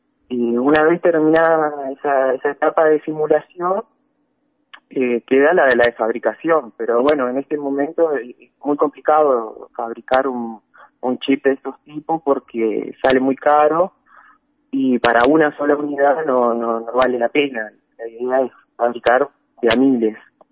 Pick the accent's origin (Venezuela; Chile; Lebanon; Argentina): Argentina; Paraná, Entre Ríos; me quedó la UTN acá de Paraná. Yo soy de Paraná.